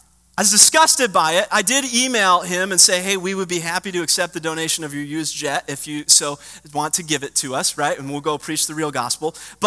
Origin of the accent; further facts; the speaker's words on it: Michigan, United States; I grew up in the 90s as a pretty big basketball fan. Okay, I was growing up in Michigan.